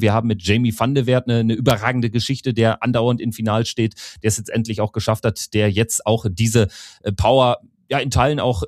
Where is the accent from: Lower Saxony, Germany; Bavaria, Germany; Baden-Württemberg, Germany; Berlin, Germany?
Bavaria, Germany; Das heißt, theoretisch kann ich als Oberbayer in Österreich Turniere spielen